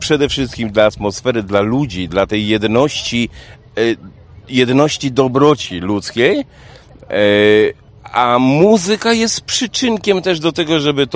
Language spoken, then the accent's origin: Polish; Ostróda, Warmian-Masurian Voivodeship, Poland